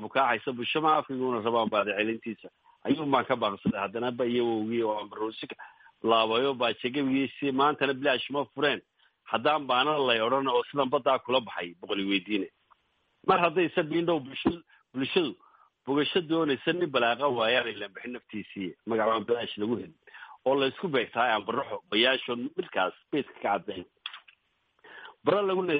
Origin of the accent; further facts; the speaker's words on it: Hargeisa, Woqooyi Galbeed, Somalia; now in Sweden; Waxaan ahay qurbi joog Soomaalida degan waddanka Sweden muddo dheerna deganaa. Waxaan ku dhashay Hargeysa, ku koray